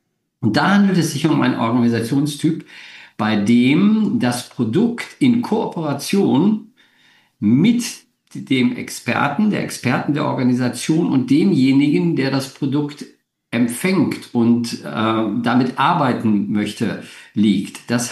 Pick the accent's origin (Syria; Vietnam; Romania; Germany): Germany; Essen, North Rhine-Westphalia; born there; now in Hanover, Germany; Ich komme aus Hannover, bin aber ursprünglich gebürtiger Nordrhein-Westfalen. Ich bin in Essen geboren